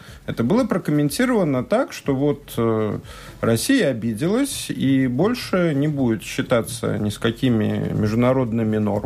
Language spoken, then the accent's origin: Russian; Latvia; при этом я латвиец, родился в Латвии